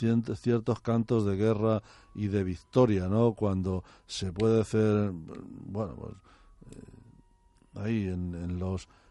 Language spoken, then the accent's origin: Spanish; Los Navalucillos, Castilla-La Mancha, Spain; Tiene que llevar a la fuerza un panegírico de un maestro mítico que hubo en los Navalucillos.